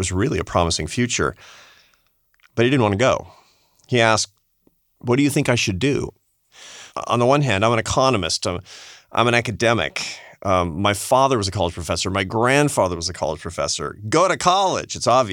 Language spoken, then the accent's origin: English; Seattle, Washington, United States; I'm a city boy. I'm from Seattle.